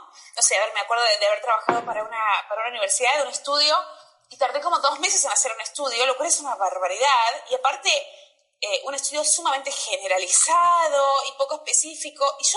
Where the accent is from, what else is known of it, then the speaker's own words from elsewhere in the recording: Argentina; moved away as an adult; now in Mexico; cuando me fui de Argentina, hace como 4 años y pico, empecé a trabajar para... me mudé a México